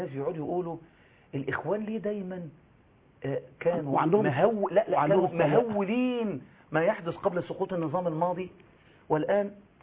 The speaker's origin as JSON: {"language": "Arabic", "country": "Egypt", "said": "احنا كمصريين لسنا مؤدلجين لا ننتمي الى جماعات الاحزاب"}